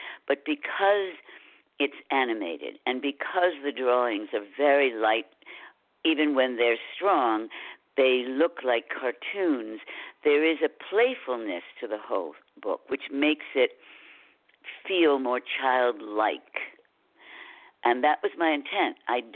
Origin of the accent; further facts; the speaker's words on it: New Haven, Connecticut, United States; And I grew up in New Haven, and somebody at Yale had written a very strong book about you've created your disease.